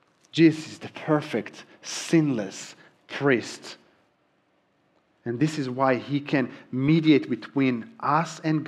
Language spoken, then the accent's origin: English; Israel; first language Hebrew; English is a second language; My accent got better, not perfect. This is me really trying, by the way. But even so long after, there are still sounds that I just really struggle saying, like the TH sound. We don't have it in Hebrew